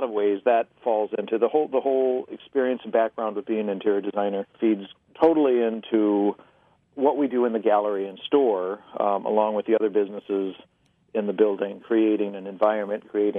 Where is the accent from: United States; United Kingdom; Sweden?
United States; Estes Park, Colorado; maybe my hometown in Colorado, Estes Park, where arts were just an everyday absolute part of life.